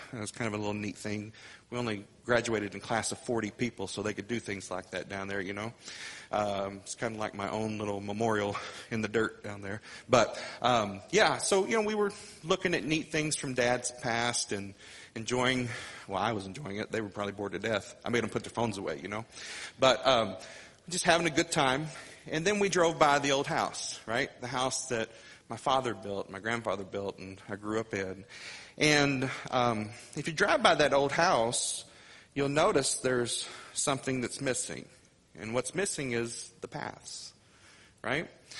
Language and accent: English; Missouri, United States; I remember growing up in Southeast Missouri